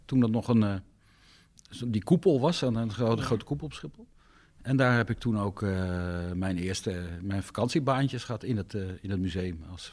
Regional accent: Vlaardingen, South Holland, Netherlands; born there; Nou, ik ben in Vlaardingen geboren, maar dat is...

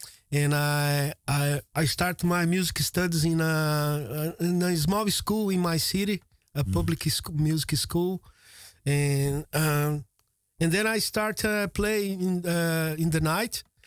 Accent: Minas Gerais, Brazil; English is a second language; I'm from Brazil, so I'm from Minas Gerais, so it's in the southeast Brazil, near São Paulo, Rio de Janeiro, and I'm came from a very nice region in Brazil, very nice people, very welcome people

